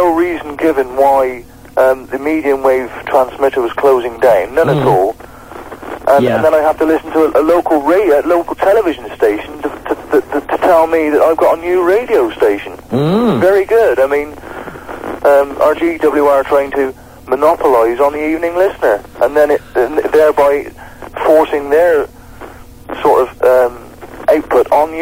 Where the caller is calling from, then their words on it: Westbury, South West England, United Kingdom; Westbury Wilts.